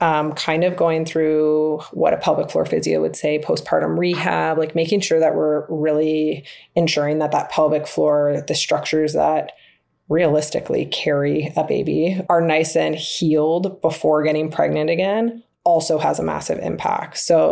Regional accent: Canada; I am a Canadian. I live about an hour and a half north of Toronto.

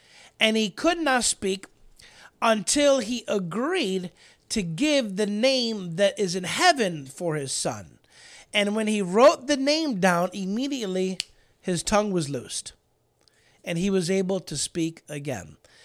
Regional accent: Chicago, Illinois, United States; I thought that was interesting because I'm from Chicago.

